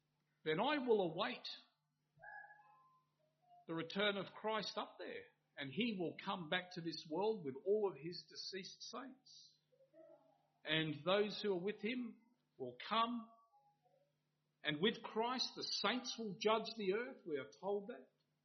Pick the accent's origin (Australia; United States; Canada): Australia; My parents were 10-pound Poms. I've always taken great interest in my roots. I love my roots. But being an Australian and calling ourselves of this ethnicity or this nationality, there's nothing wrong with that.